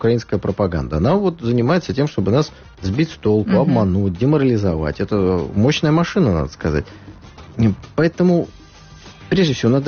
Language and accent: Russian; Saint Petersburg, Russia; Плюс 16 в моем родном Питере